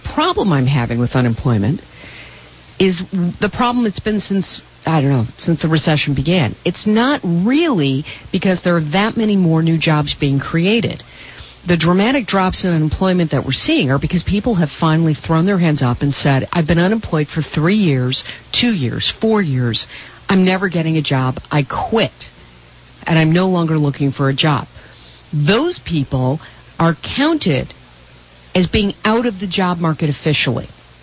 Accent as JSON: {"language": "English", "town": "Chicago", "region": "Illinois", "country": "United States", "tie": "born or raised there", "said": "So in Chicago, for example, my hometown, where unemployment has been in excess of 10% for a really long time."}